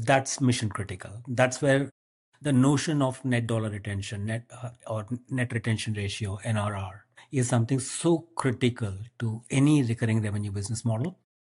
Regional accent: India; I was born in India, born, brought up, I went to school in India.

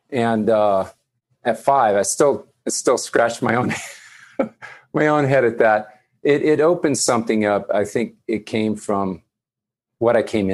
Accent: Hawaii, United States; born there; And then I moved to Hawaii. Back to Hawaii, I was born in Hawaii.

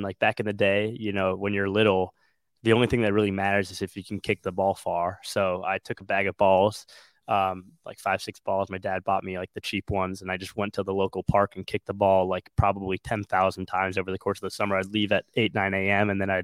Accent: Wilmette, Illinois, United States; I'm from the Chicagoland area. I'm from the small town called Wilmette.

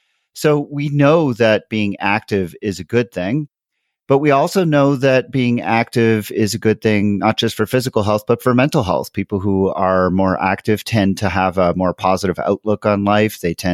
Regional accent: Montreal, Quebec, Canada; now in Denver, United States; I live in Denver, Colorado, but I'm originally from Montreal in Canada.

